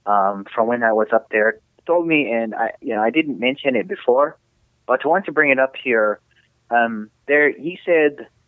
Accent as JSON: {"language": "English", "country": "Sweden", "said": "when I'm in the States, it's like, oh, hi, I'm from Sweden."}